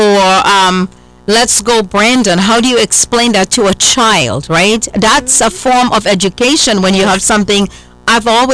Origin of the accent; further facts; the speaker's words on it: India; Of course, I'm Indian.